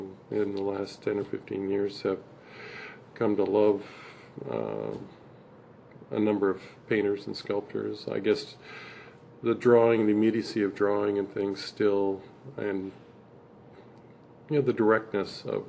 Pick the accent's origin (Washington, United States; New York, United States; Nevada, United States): Washington, United States; Mercer Island; Mercer Island. When it was a little different than it is now